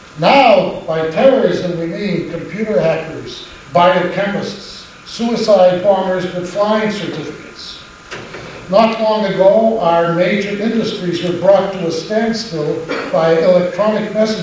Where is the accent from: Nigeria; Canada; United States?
Canada; Halifax, Nova Scotia; I grew up in Halifax during the war